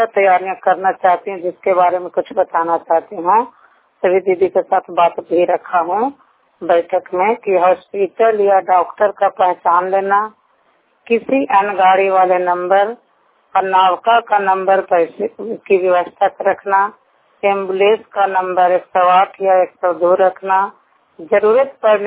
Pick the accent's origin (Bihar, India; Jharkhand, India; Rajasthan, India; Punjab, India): Bihar, India; Hilsa; मैं हिलसा प्रखंड की निवासी हूँ